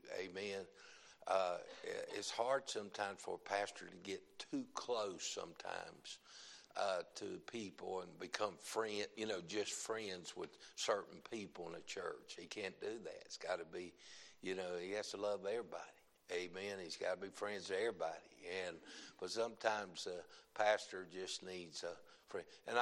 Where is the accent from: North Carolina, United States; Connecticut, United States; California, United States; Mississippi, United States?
North Carolina, United States; But the problem is I'm from North Carolina. It takes longer to get out, amen.